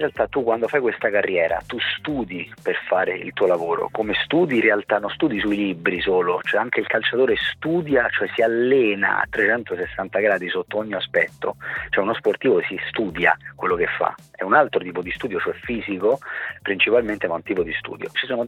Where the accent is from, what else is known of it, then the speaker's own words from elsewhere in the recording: Rome, Lazio, Italy; E anche perché ho pensato che, essendo di Roma, una città comunque unica, mi sarebbe piaciuto sempre rappresentare la mia città